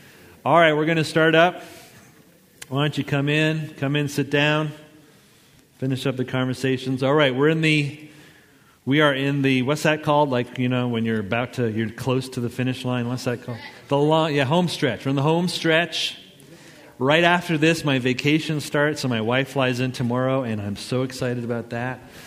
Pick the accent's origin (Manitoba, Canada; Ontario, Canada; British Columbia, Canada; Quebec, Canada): Quebec, Canada; Montreal; So I'm from Montreal. Montreal's a big city. It's an island.